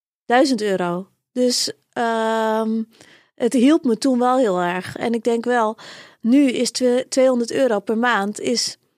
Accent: Nijkerk, Gelderland, Netherlands; also born or lived in Amersfoort; In Nijkerk. Dus dat is een boerendorpje vlakbij Amersfoort.

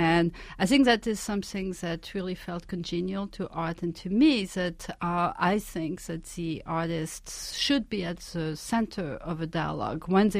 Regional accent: France; I didn't grow up with it. I grew up in France.

